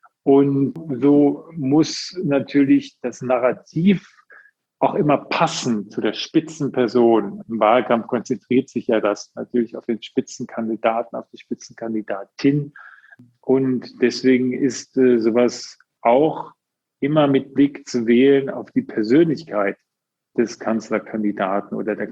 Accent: Bonn, North Rhine-Westphalia, Germany; born there; ich bin auch Rheinländer. Ich bin geboren in Bonn und war zuletzt viel in Köln auch.

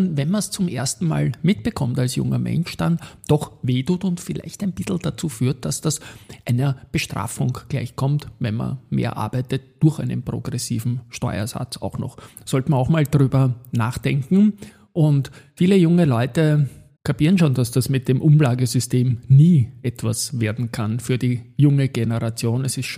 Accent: Vienna, Austria; Ich komme aus der Siebenbürgerstraße in 1220 Wien, eher sogar aus Siebenbürgen.

